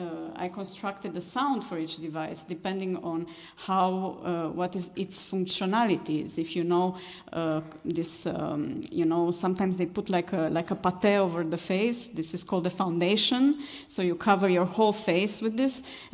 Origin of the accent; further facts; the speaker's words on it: Romania; English is a second language; now in Berlin, Germany; So I grew up in Romania, and I started my career as an artist dancing ballet.